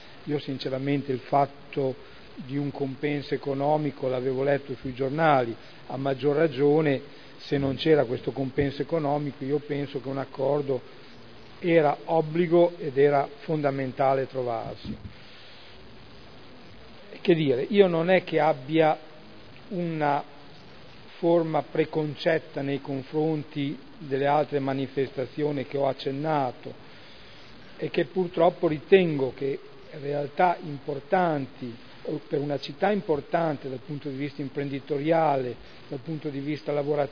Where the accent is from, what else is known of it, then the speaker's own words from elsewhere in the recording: Modena, Emilia-Romagna, Italy; come modenese che diciamo ha vissuto questa realtà del mondo della motoristica